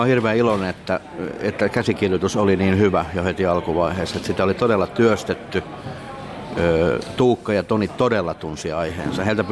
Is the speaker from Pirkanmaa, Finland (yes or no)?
no; South Ostrobothnia, Finland; accent: South Ostrobothnian; mä en ole saanut näytellä omalla murteellani, eli Etelä-Pohjanmaan murteella.